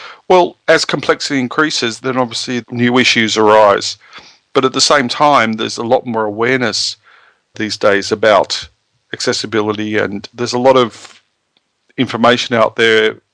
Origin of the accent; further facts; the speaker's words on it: Australia; when I decided to go back to Australia, which is my home country